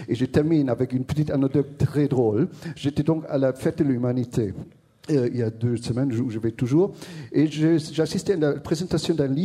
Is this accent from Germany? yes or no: yes; Germany; je suis allemand.